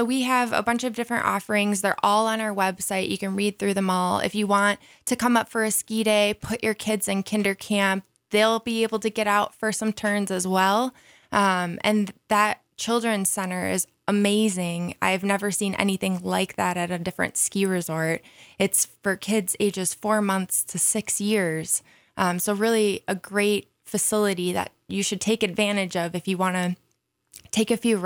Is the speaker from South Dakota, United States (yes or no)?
no; Wisconsin, United States; moved away; I'm also originally from Wisconsin, so I know exactly what you're talking about.